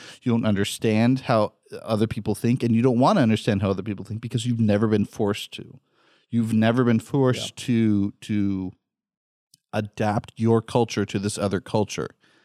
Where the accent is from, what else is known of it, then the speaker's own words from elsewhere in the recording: West Coast, United States; That blows my mind because I come from the West Coast where everybody travels.